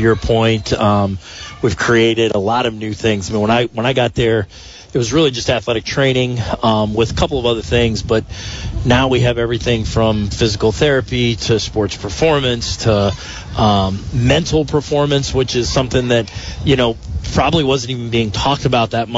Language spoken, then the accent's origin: English; Washington, District of Columbia, United States; I'm from Washington, D.C.